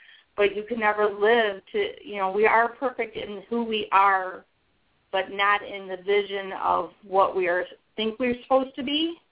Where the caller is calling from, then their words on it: Highland, Michigan, United States; I am calling from Highland, Michigan, where we just got dumped on snow.